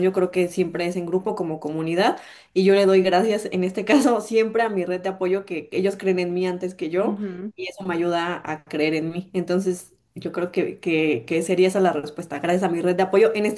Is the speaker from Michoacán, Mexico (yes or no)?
no; Tapachula, Chiapas, Mexico; now in Mexico City, Mexico; yo soy de Chiapas, yo soy de Tapachula, Chiapas, y toda mi familia es de allá. Por ciertas situaciones complicadas, nos mudamos a la Ciudad de México